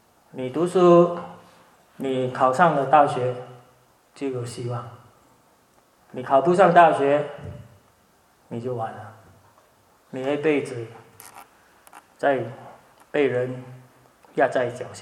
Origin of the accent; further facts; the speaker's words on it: Singapore; 我自己来自新加坡，都很多年前我考高中会考，我们叫高中会考，就是高中毕业考。